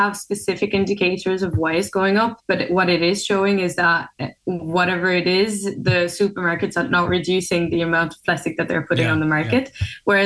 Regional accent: France; so I come from France and we do have them in a lot of supermarkets.

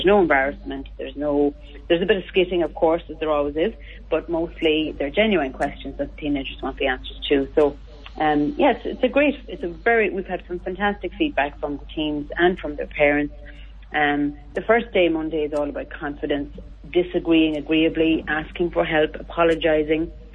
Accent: Manorhamilton, Connacht, Ireland; I'm from not too far away. I'm from Manor Hamilton in County Leitrim.

